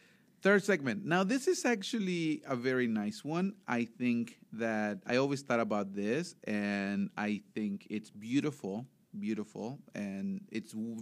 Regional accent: Chihuahua, Mexico; No, I'm from Chihuahua. It's not Chihuahua. It's Chihuahua.

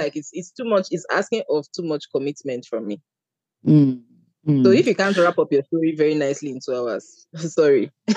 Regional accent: Nigeria; I'm a Nigerian.

